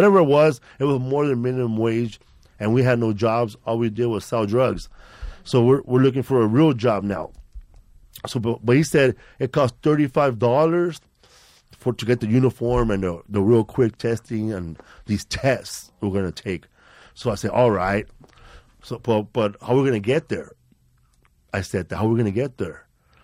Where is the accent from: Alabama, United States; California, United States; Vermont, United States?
California, United States; Los Angeles; we're from Aliso Village. We don't leave the projects.